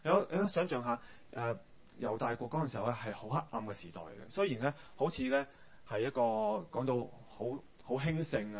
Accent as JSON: {"language": "Cantonese", "country": "Hong Kong", "said": "为什么我们身为香港人，为什么我们要面对今日人大的这个释法"}